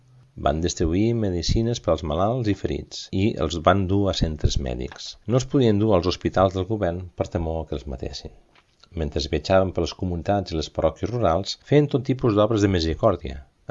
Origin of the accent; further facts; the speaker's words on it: United States; sóc nord-americana i el meu govern va donar els diners